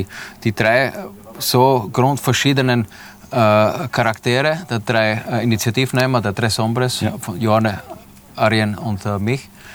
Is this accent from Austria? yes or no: yes; Austria; moved away as an adult; Ich komme aus Österreich, ja, eine große seefahrende Nation, wie wir alle wissen.